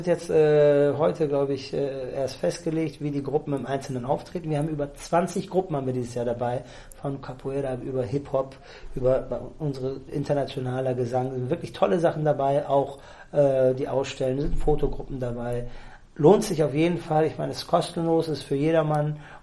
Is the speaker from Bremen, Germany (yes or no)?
yes; Bremen, Germany; Ich bin zwar gebürtiger Bremer, aber...